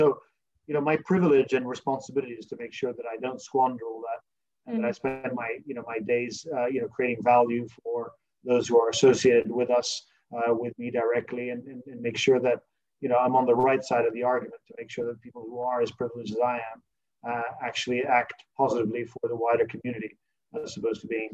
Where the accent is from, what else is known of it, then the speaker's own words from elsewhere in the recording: Scotland, United Kingdom; also born or lived in London, United Kingdom; I was born in London and educated in Scotland, so you know, the British, and I've been living half my life in the UK